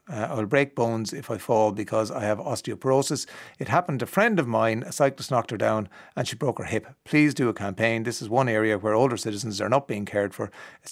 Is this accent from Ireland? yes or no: yes; Leinster, Ireland; I'm from Kildare.